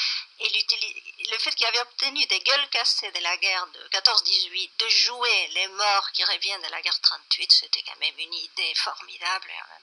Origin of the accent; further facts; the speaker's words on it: Buenos Aires, Argentina; French is a second language; parce que je suis née en Argentine et à Buenos Aires, je fréquentais beaucoup des ciné-clubs et la cinémathèque.